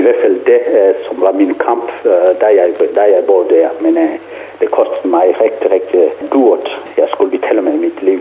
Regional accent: Cabinda, Angola; Danish is a second language; Og 2 år senere, så besluttede jeg at vende tilbage til mit hjemland. Og det skete i 1993, hvor jeg kom i Cabinda og gik ind for at arbejde også i kirken i Cabinda som præstaspirant.

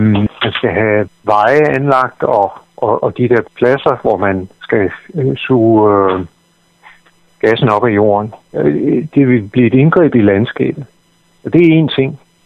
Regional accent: North Denmark Region, Denmark; now in Hundested, Denmark; Og nu er jeg selv fra Vendsyssel oprindelig, men bor i dag i Hundested

